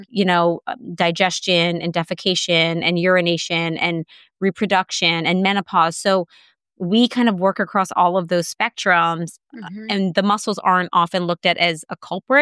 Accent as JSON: {"language": "English", "town": "New Orleans", "region": "Louisiana", "country": "United States", "tie": "born or raised there", "said": "went to PT school thinking I was going to be a sports trainer for the New Orleans Saints, which is my hometown."}